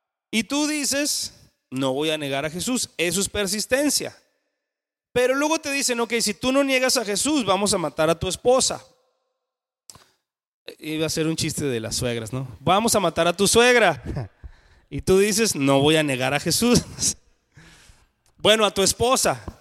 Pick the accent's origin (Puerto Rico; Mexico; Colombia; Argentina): Mexico; lo entendemos mejor como mexicanos